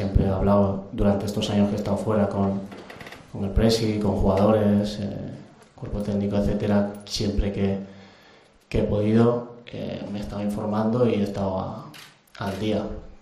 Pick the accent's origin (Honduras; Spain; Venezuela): Spain; Extremadura; now in Gijón, Spain; Sabéis que soy extremeño, pero me siento un Gijonés más. Tengo aquí a mi mujer y a mi hija.